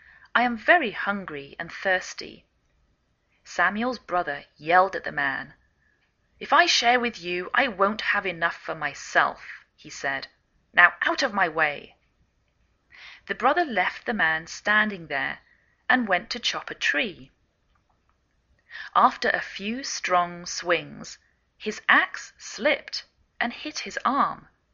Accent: England, United Kingdom; now in United States

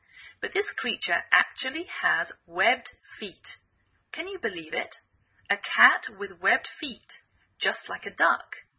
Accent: England, United Kingdom; now in United States

